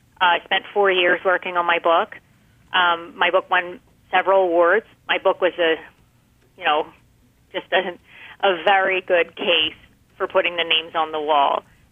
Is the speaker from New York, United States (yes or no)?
no; Philadelphia, Pennsylvania, United States; now in New Orleans, United States; I'm from Philadelphia originally. I live in New Orleans.